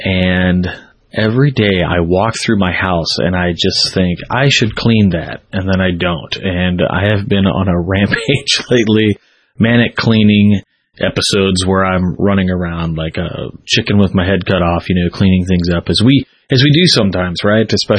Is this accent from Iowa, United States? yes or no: no; Illinois, United States; We've got readers all over the world based here in my home state of Illinois